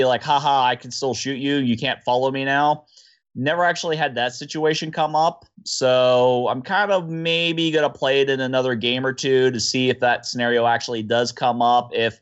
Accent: United States; We're American. RZ2. We should say Z.

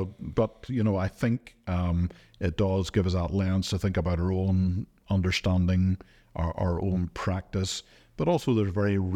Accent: Ireland; And again, very often as Irish Baptists, we're very keen memorialists.

